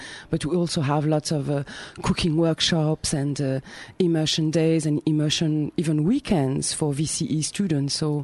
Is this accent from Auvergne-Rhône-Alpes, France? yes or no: yes; Lyon, Auvergne-Rhône-Alpes, France; English is a second language; Yes, I'm from Lyon.